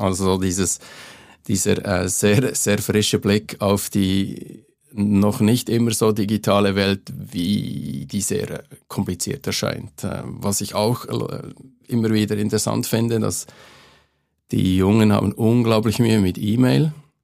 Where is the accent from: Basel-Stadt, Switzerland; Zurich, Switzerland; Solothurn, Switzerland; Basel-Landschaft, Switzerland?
Solothurn, Switzerland; Grenchen; Wir hatten bei uns in Grenchen, wo ich aufgewachsen bin, Entlassungen innerhalb kürzer Zeit